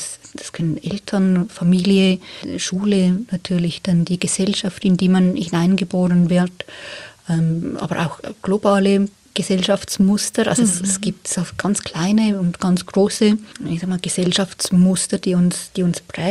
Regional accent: Switzerland; born there; ich bin eine Frau, in der Schweiz geboren

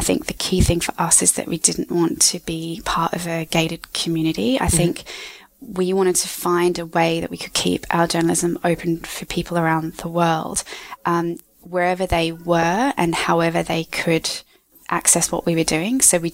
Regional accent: Australia; I am from Australia

